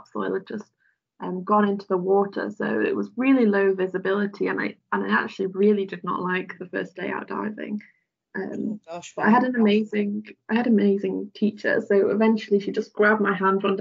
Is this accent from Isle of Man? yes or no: yes; Isle of Man; So, as I've mentioned, I grew up in the Isle of Man. We're a really small island.